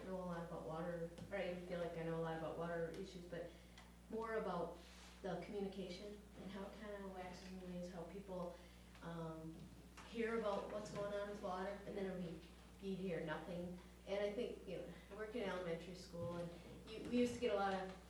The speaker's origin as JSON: {"language": "English", "town": "Minneapolis", "region": "Minnesota", "country": "United States", "said": "for at least I'm from the Minneapolis area."}